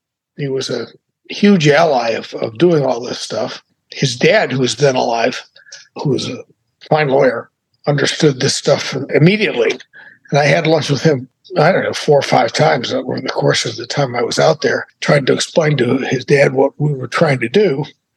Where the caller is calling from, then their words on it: Greenwich, Connecticut, United States; I am in Greenwich, Connecticut, in my house, and it is beautiful.